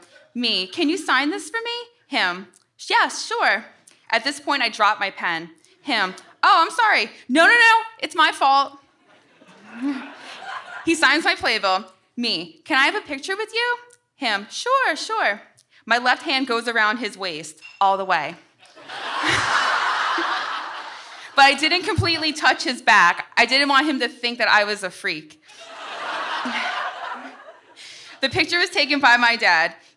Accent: New Jersey, United States; I said, no, we're from New Jersey.

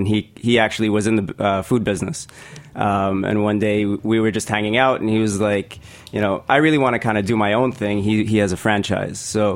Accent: Kuwait; moved away as an adult; also born or lived in Washington, D.C.; now in New York City, United States; So I'm originally Lebanese, but born and raised in Kuwait. I moved here to the U.S. for college, came to GW in D.C., lived there for about 5 years before I decided to make the move to New York.

